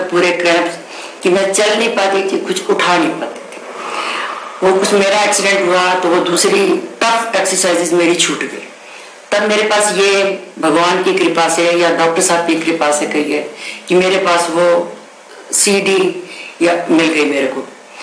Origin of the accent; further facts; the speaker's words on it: Chandigarh, India; मैं चंडीगढ़ से आई